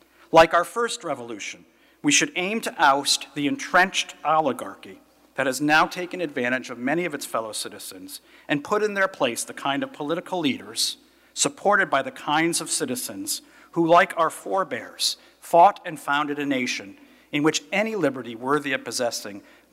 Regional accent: Connecticut, United States; I grew up in Connecticut at a time when there were still things called blue laws, believe it or not.

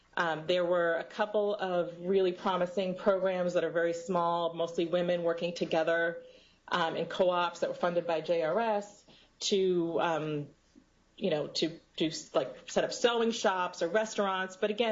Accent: Colombia; accent: Colombian; I'd call for a job, but they'd hear my Colombian accent, and they'd say the job was no longer available.

